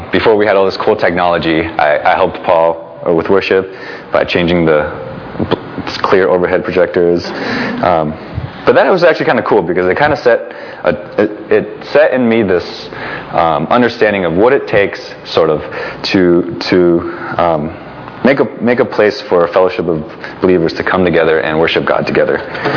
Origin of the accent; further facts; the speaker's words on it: Fremont, California, United States; Who am I? … I'm from Fremont. I grew up in an Asian household.